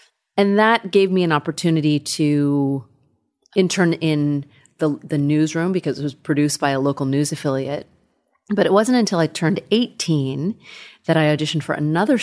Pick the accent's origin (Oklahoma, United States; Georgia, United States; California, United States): California, United States; I grew up in Northern California, outside of Sacramento, in a very non-diverse community, and we didn't have a lot of money.